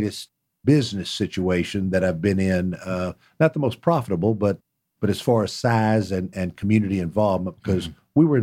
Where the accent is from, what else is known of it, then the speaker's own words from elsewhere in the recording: Columbus, Georgia, United States; I was not a big traveler. I liked it there. I liked growing up in Columbus.